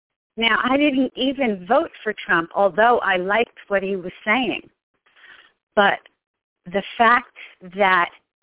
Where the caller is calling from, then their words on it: Maryland, United States; Yes, I'm from Maryland.